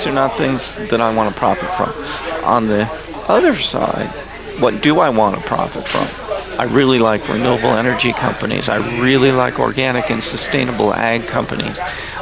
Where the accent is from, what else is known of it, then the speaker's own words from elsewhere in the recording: Malibu, California, United States; also born or lived in Washington State; I came from growing up in Malibu to moving to Washington State and watching my dad go bankrupt.